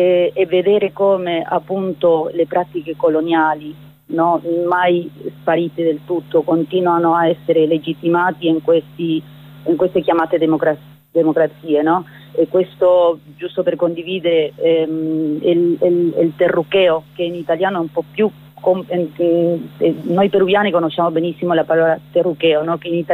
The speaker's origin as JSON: {"language": "Italian", "country": "Peru", "said": "Per esempio io sono del Perù"}